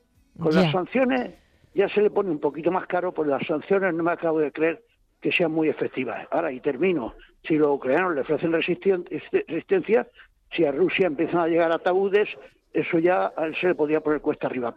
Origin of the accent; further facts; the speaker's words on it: Andalusia, Spain; also born or lived in Almería / Granada; No, pero yo soy andaluz sobre todo. Uh-huh. Yo me nací en un pueblo de Almería, me he criado en uno de Granada, luego me terminé de criar en otro de Almería y tengo mi casa de vacaciones allí.